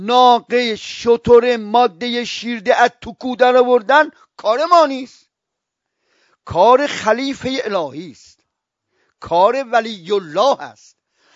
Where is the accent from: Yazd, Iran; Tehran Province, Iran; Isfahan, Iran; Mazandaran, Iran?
Isfahan, Iran; accent: Isfahani; now in Qom, Iran; من 52 سال تو قمم، نتونستم لهجه‌مو قمی کنم، نتونستم.